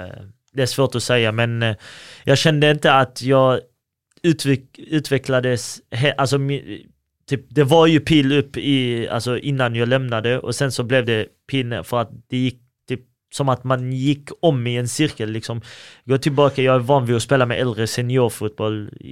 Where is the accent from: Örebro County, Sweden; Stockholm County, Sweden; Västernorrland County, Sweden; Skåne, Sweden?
Skåne, Sweden; alltså de flesta har ju kommit också från där jag kommer ifrån, området Närlunda.